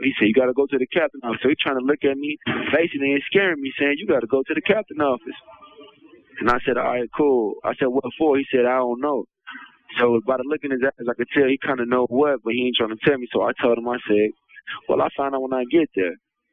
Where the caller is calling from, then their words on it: Indiana, United States; I'm calling from Indiana DOC, IYC.